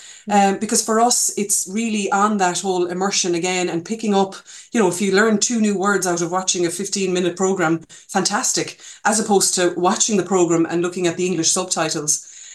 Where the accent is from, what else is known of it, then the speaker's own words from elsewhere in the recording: Munster, Ireland; I'm a fluent Irish speaker. I live in the Gaeltacht in Connemara. I'm originally from Corcoirne down in Kerry.